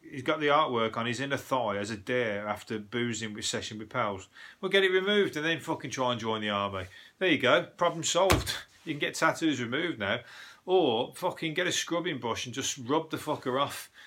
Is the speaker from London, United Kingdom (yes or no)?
no; Birmingham, West Midlands, United Kingdom; I'm a Brummie